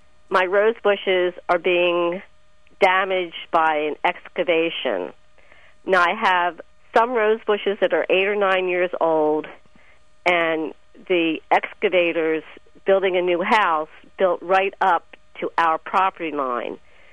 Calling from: Philadelphia, Pennsylvania, United States; Hi, Mike. I'm calling from Philadelphia.

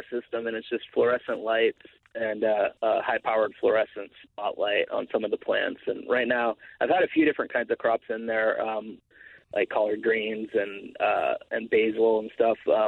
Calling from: Portland, Oregon, United States; Not bad. I'm calling you from Portland, Oregon.

